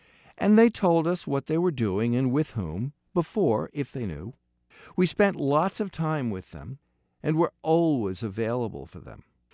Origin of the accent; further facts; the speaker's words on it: New York City, New York, United States; I was brought up in New York City in the heart of Brooklyn.